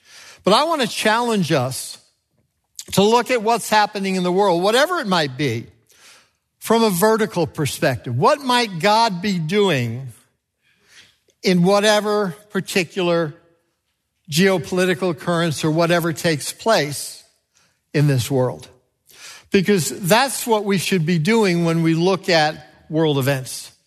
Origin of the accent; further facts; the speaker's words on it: New York, United States; I was born in New York City, grew up outside of the city